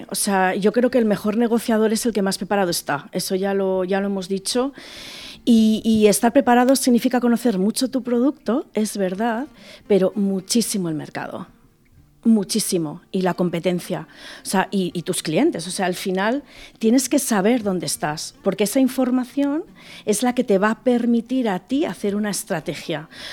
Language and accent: Spanish; Madrid, Community of Madrid, Spain; Yo cuando volvía a Madrid, yo decía, oh, qué bordes somos aquí, ¿no?